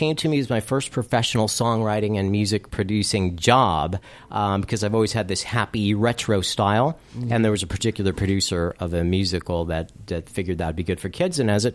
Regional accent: Detroit, Michigan, United States; born there; I was born in Detroit.

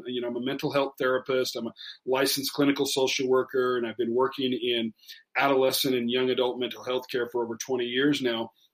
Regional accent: Hawaii, United States; growing up in Hawaii, yeah, was everything you might imagine it would be.

